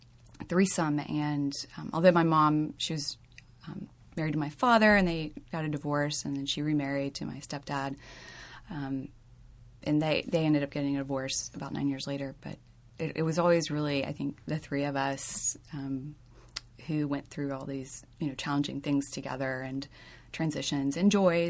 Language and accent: English; Atlanta, Georgia, United States; also born or lived in Michigan / Chicago; I grew up in Midtown and Ansley Park area. It was great, although there weren't very many kids around downtown at that time.